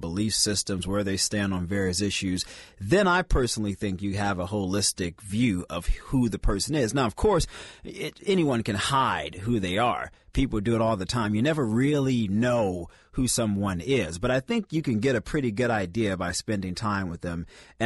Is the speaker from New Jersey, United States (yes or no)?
no; New Orleans, Louisiana, United States; I'm from New Orleans originally. I get this stuff. I've seen it personally.